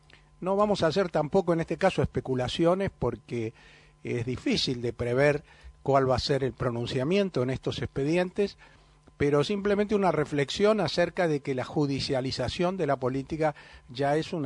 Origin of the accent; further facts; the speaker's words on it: Argentina; somos muchos los argentinos que tenemos claro lo que se está discutiendo